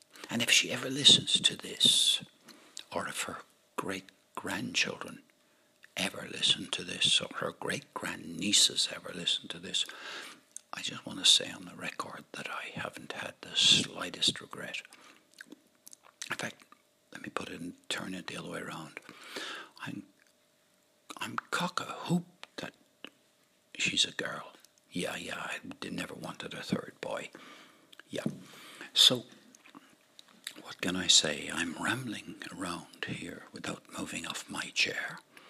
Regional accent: Ireland; This had never crossed my mind while I was living in Ireland, growing up in Ireland.

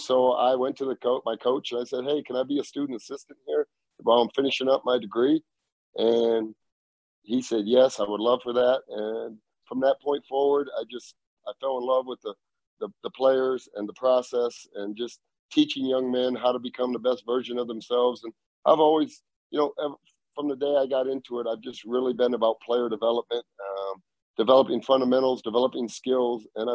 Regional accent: Dubuque, Iowa, United States; because I was growing up in Dubuque, Iowa.

